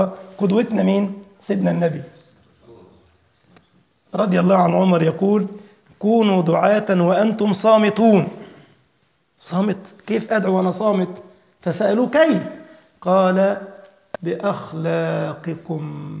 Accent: Egypt; أحد الأطباء المشهورين عندنا في مصر يقول في علاج الصداع النفسي

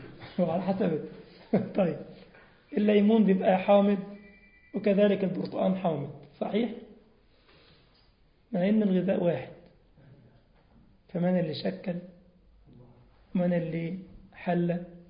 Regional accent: Egypt; طبعا الجاموس عندنا في مصر يعني العجول

